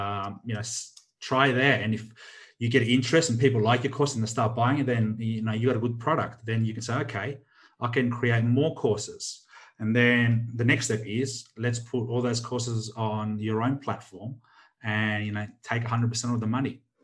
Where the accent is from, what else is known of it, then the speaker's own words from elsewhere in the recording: Australia; Like, you know, I came from Australia when you're on, you know, $80,000 to $100,000 plus.